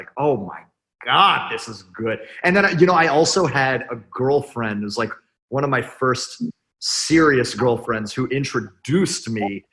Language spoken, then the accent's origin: English; Dallas, Texas, United States; also born or lived in Englewood, United States; I spent part of my childhood in Dallas. Well, I spent sort of my like adolescence and young adulthood in Dallas. So I spent my early childhood in New Jersey in Inglewood, Bergen County. Yes.